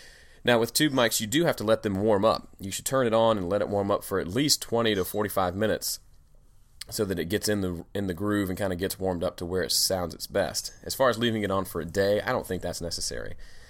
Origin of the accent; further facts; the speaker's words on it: Yazoo City, Mississippi, United States; So I am broadcasting live from my hometown of Yazoo City, Mississippi, so eat your heart out.